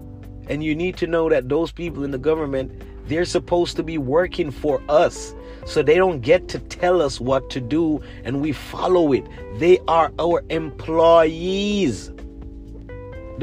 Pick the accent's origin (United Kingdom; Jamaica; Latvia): Jamaica; now in Los Angeles, United States; I'm from Jamaica. In my country, it's like four men on a garbage truck. I came to Los Angeles, California